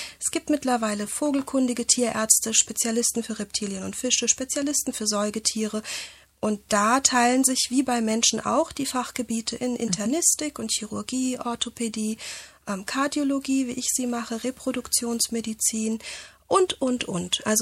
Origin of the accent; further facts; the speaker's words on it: Poland; Und ich bin Polin und in Polen gibt es bei der Taufe eine Tradition